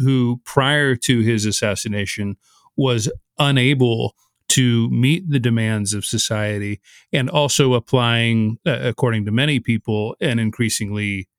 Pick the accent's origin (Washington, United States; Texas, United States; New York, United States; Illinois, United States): Texas, United States; Del Rio, Texas, which is my home state